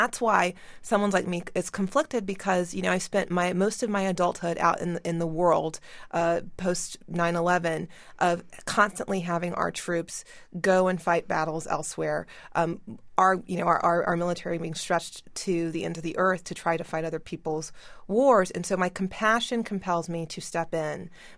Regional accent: United States; I mean, for selfish reasons, as an American, I am conflicted.

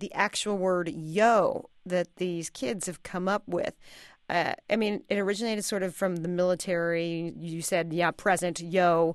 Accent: New Jersey, United States; Y'all for Southerners and yous for Northeasterners and people in New Jersey, my home state.

